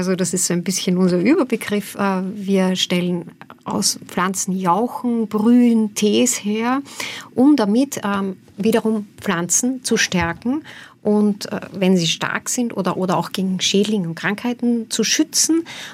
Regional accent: Vienna, Austria; Ich komme aus Wien. Das Wiener Wasser ist ziemlich hart.

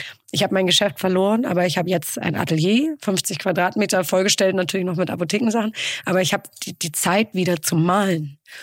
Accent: Hamburg, Germany; Das ist wie übrigens als Hamburger, man sagt nur Moin Moin, wenn man aus der Arbeiterklasse kommt.

